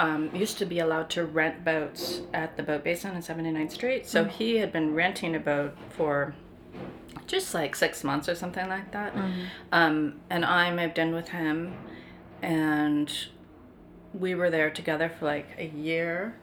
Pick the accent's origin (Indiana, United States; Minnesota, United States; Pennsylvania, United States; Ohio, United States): Minnesota, United States; I'm from Minnesota.